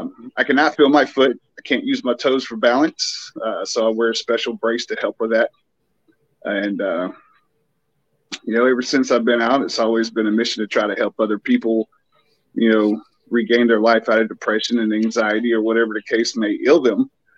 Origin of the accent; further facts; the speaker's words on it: the Carolinas, United States; accent: Southern; born and bred in the Carolinas, and you know, when I went into the military in 2006, I guess it was really odd for them to hear of a true Southern accent face to face